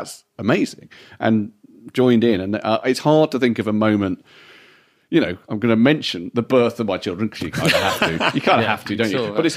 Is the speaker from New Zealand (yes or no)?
no; England, United Kingdom; now in -